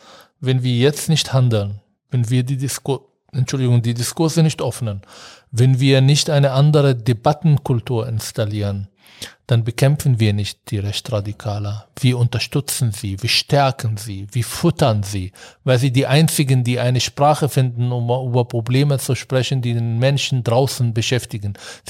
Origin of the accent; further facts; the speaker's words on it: Berlin, Germany; Wir haben hier angefangen, als Berliner übrigens in Bayern zu arbeiten.